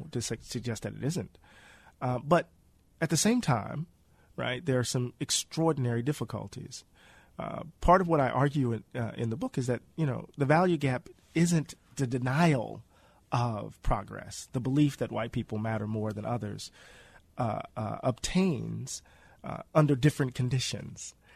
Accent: Mississippi, United States; I'm from Mississippi. That's high cotton, right?

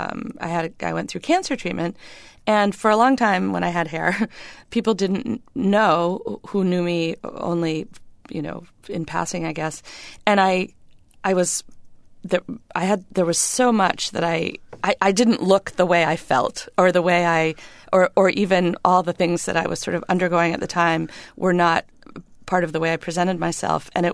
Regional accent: Bangor, Maine, United States; I grew up in Bangor, Maine, 10 miles from Indian Island, and there were Native children in my community

